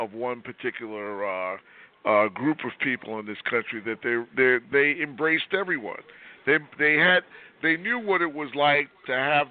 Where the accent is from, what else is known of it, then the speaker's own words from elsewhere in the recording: Brooklyn, New York, United States; And I grew up in Brooklyn.